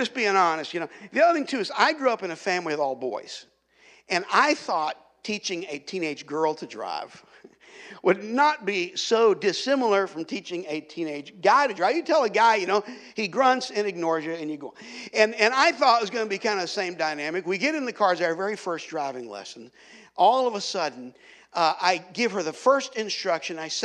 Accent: North Carolina, United States; now in California, United States; I don't know kind of what it's like here in California. We're from North Carolina originally, and in North Carolina, in driving education classes

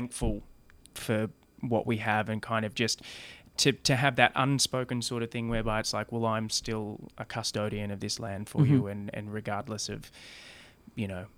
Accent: Wagga Wagga, New South Wales, Australia; I grew up in Wagga Wagga, land of many crows. but my family are from off the Brungle Mission.

